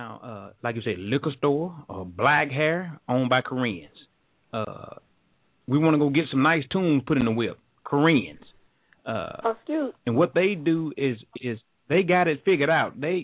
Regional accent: Mississippi, United States; I was born and raised in Mississippi.

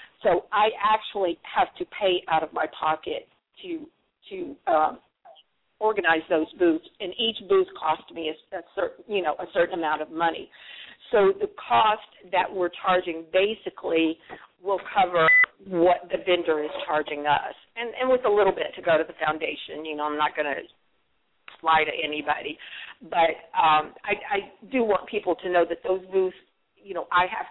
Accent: Georgia, United States; I'm also a Georgian. I'm a Southerner

